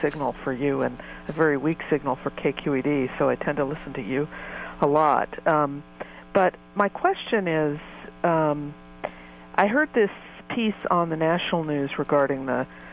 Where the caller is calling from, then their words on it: San Francisco, California, United States; I'm calling from San Francisco.